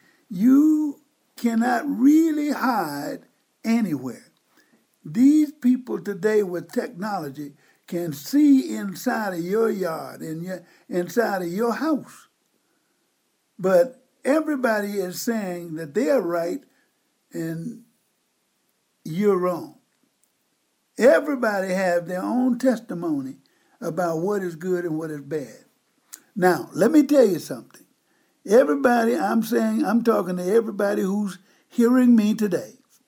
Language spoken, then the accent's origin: English; Mississippi, United States; It took me a long time, even as a child growing up in Mississippi, and mama and them, and that's my favorite word, mama and them